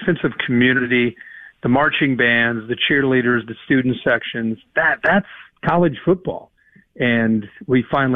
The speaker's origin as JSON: {"language": "English", "region": "Midwest", "country": "United States", "tie": "born or raised there", "said": "I grew up in the Big Ten region"}